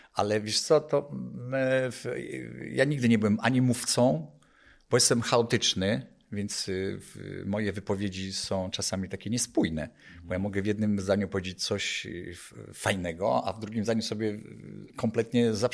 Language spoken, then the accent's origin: Polish; Niewiadów, Łódź Voivodeship, Poland; Też powiedzieć, że jestem ze wsi. Nie mogę się zgodzić, jestem z osiedla.